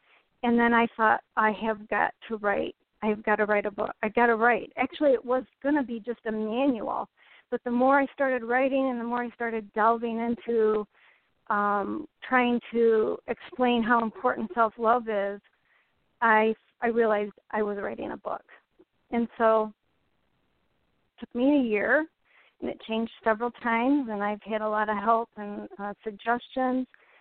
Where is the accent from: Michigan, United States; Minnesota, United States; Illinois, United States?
Michigan, United States; Grand Rapids; I am from Grand Rapids, Michigan